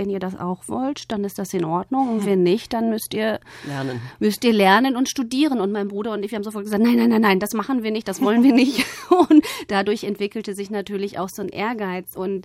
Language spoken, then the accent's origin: German; Bochum, North Rhine-Westphalia, Germany; Wir sind in Bochum-Wattenscheid groß geworden und in einem Viertel, wo einfach der Migrantenanteil nicht so hoch war.